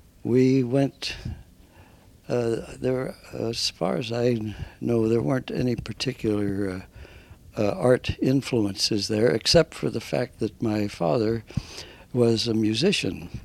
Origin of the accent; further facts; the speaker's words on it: Vallejo, California, United States; born there; Well, I was born in Vallejo, California on September 11th, 1914.